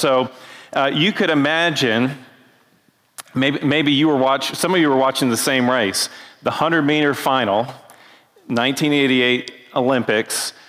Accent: Canada; most of you probably know that I grew up in Canada, so as I was young in 1988

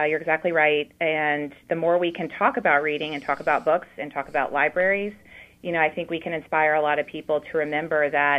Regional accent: Lynchburg, Virginia, United States; So I grew up in Lynchburg, and I guess I was always a child that loved books and reading.

